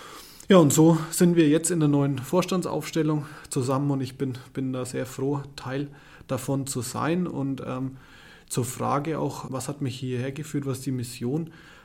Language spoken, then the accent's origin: German; Nuremberg, Bavaria, Germany; Ich komme nämlich ursprünglich aus Nürnberg